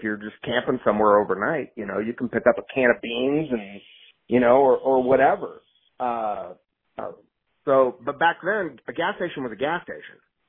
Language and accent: English; Riverside, California, United States; And then I grew up in Riverside, so we probably don't know. Years ago, they built a dam for the Santa Ana River.